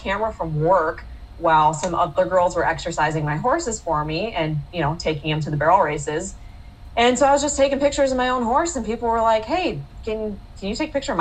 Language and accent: English; Michigan, United States; now in Arizona, United States; So I grew up in Michigan, kind of suburbs of Detroit, and there's not much horse stuff in that specific area.